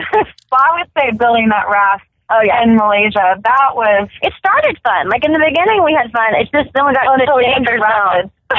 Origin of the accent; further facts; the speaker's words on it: Waco, Texas, United States; I grew up in Waco, Texas, and my dad grew up on a farm